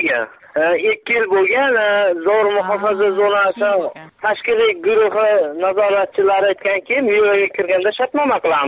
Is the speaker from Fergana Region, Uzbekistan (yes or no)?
yes; Raqqon, Fergana Region, Uzbekistan; born there; Farg'ona viloyati Beshariq tumani Raqqon qishlog'i Yaqo'rg'onda tug'ilganman.